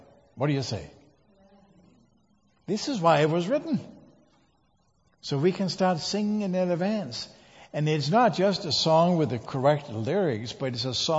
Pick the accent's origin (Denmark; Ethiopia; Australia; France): Denmark; English is a second language; now in United States; because I'm from Denmark, I grew up with a game called soccer, not American football.